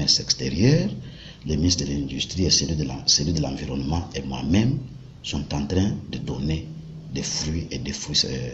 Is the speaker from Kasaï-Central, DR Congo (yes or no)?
yes; Kasaï-Central, DR Congo; Je viens dernièrement du Kasaï central. J'ai été à Kalambambouji. J'ai fait Tshibala, j'ai fait Kalumba chez moi.